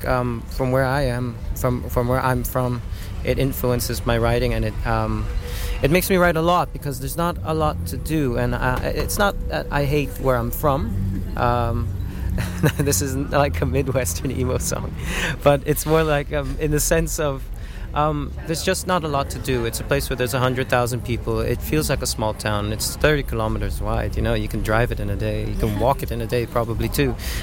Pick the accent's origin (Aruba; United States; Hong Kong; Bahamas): Aruba; because we're from Aruba and everybody always asked about, you know, either where is that or I can't believe you're from there